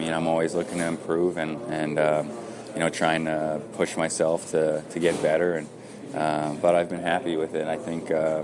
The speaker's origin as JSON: {"language": "English", "town": "Calgary", "region": "Alberta", "country": "Canada", "tie": "born or raised there", "said": "I mean, just like a young kid in here growing up in Winnipeg idolizes the Jets. I mean, I was that same kid in Calgary"}